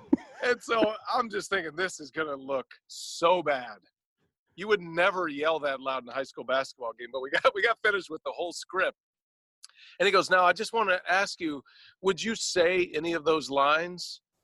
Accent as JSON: {"language": "English", "region": "Texas", "country": "United States", "accent": "Texas drawl", "said": "I had a kind of a Texas drawl, and I kind of talked like this, you know, a little drawl. Kind of talked out of the side of my mouth. This is the way I grew up talking"}